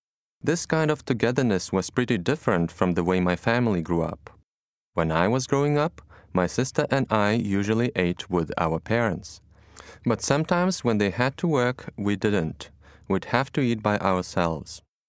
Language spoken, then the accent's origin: English; Vilnius, Vilnius County, Lithuania; now in Chicago, United States; I come from Vilnius, the capital city of Lithuania. I live in Chicago now, but I grew up in Vilnius in the 80s and 90s in an apartment with my immediate family